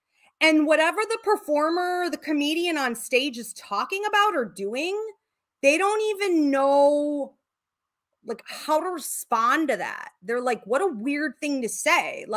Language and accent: English; New York, United States; I grew up often in New York State, okay, especially when I was younger.